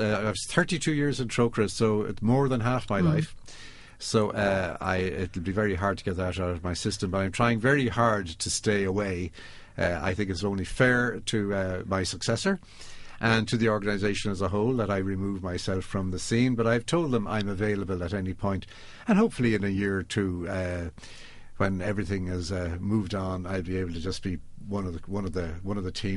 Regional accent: Dublin, Leinster, Ireland; I'm from Dublin and I'm a soccer man

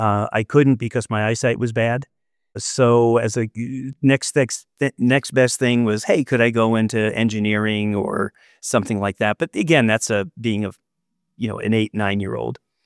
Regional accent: New Jersey, United States; also born or lived in Queens; So I was born in New York. Actually in Queens, Jamaica Hospital. And we lived, when I was about a year old, we moved to New Jersey.

